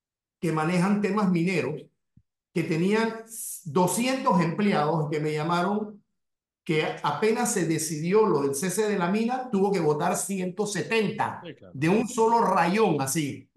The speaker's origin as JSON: {"language": "Spanish", "country": "Panama", "said": "si nosotros lo que queríamos como panameños era mejor negociar un mejor contrato"}